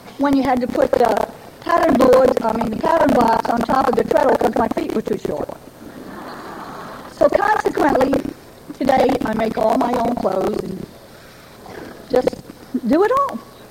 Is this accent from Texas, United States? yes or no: no; Scituate, Rhode Island, United States; born there; I was born in New England, and you never guessed that with you all. I was born in Scituate, Rhode Island, the smallest of 48 then. I was born in the country.